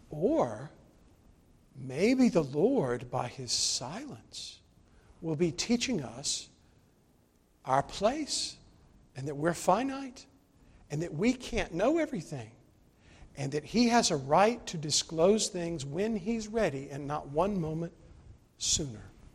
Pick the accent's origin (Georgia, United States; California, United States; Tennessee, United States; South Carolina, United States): South Carolina, United States; Now, where Shirley and I grew up in South Carolina, there are no rocks. There is no clay. There's sky.